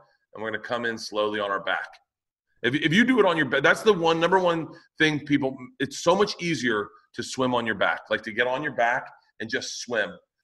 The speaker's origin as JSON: {"language": "English", "region": "Florida", "country": "United States", "tie": "born or raised there", "said": "I grew up in Florida. I can swim really good."}